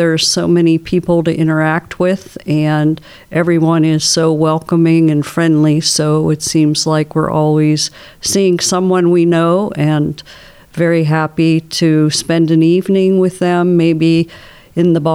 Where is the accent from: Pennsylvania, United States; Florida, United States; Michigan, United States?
Pennsylvania, United States; Pittsburgh; Well, I was born on the south side of Pittsburgh, and then my parents relocated to the Mount Washington, Allentown area of the city.